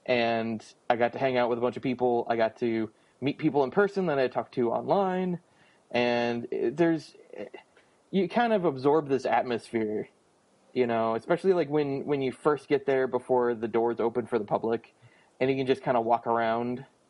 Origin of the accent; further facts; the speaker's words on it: Ohio, United States; I've been to Akron Comic Con twice, and in my home state of Ohio.